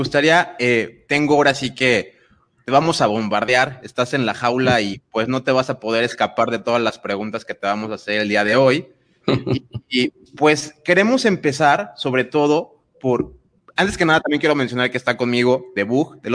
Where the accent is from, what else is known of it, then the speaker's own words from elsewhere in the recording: Mexico; Muchos de los noobs que estamos por aquí somos mexicanos